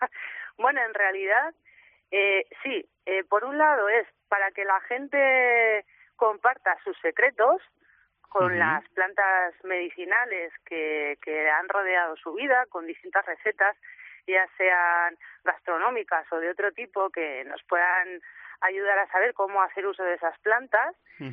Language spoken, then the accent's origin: Spanish; Community of Madrid, Spain; also born or lived in Extremadura; now in Pamplona, Spain; yo no soy de aquí, soy nacida en Extremadura y vivida prácticamente toda la vida en Madrid, y me vine aquí a Pamplona por cómo es la ciudad.